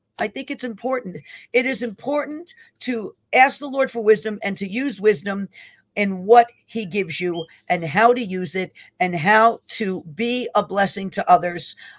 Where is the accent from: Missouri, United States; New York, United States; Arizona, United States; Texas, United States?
New York, United States; I believe, are in my home state of New York in Long Island.